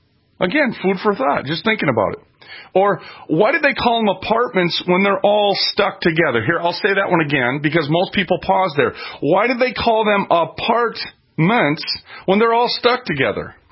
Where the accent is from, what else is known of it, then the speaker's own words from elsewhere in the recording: Minnesota, United States; I'm from Minnesota, friends. Just so you understand, I know all the well.